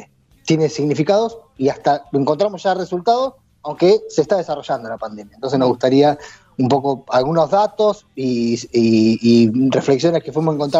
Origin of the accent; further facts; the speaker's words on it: Argentina; Nosotros como argentinos y argentinas podemos decir